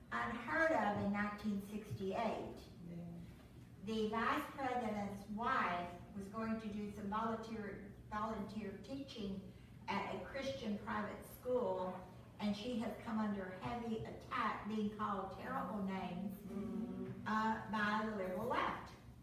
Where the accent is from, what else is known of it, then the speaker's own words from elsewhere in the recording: Missouri, United States; where I grew up in Southeast Missouri, we didn't have a Catholic church until I was about 20 years old